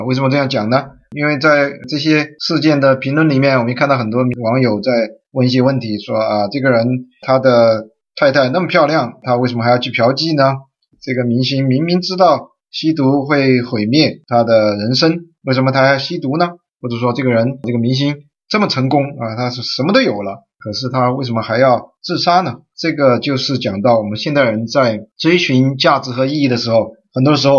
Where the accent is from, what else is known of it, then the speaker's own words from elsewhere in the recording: Sichuan, China; 我们四川人可能讲成复活